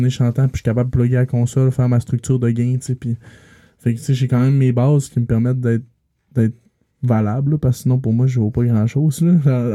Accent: Bégin, Quebec, Canada; parce que moi, je viens de Bégin, là, à la base.

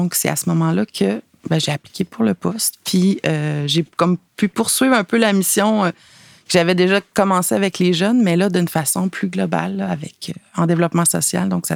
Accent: Nicolet, Quebec, Canada; moi, je suis native de Nicolet, dans la MRC Nicolet-Yamaska, et j'ai été aux études à Trois-Rivières, cégep université.

